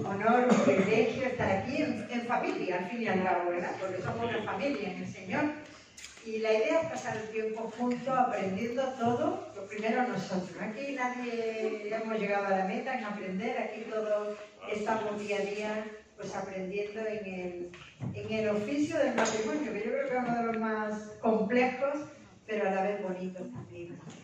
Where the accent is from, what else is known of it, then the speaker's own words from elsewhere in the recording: Córdoba, Andalusia, Spain; also born or lived in Barcelona / Honduras / Zaragoza; yo soy de Córdoba, Juan es de Asturias. Hemos vivido en muchos lugares. Nos conocimos en Barcelona.